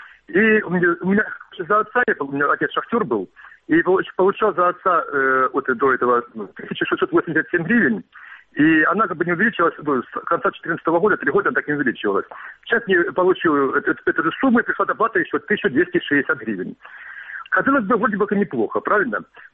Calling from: Kramatorsk, Donetsk Oblast, Ukraine; Краматорск.

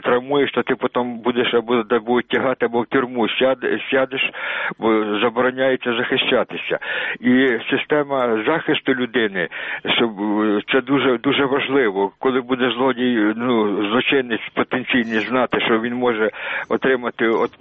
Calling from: Vinnytsia, Vinnytsia Oblast, Ukraine

